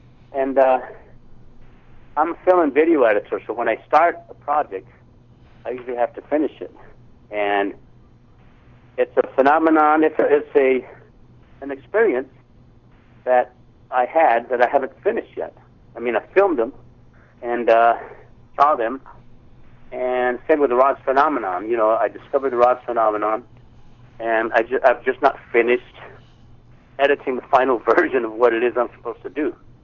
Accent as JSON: {"language": "English", "town": "Roswell", "region": "New Mexico", "country": "United States", "tie": "born or raised there", "said": "You know, I grew up in Roswell, so that's my hometown"}